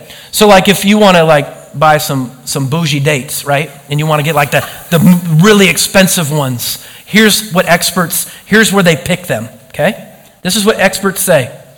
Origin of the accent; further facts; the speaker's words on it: Oregon, United States; Or maybe that's just because I grew up in Oregon and we hug trees.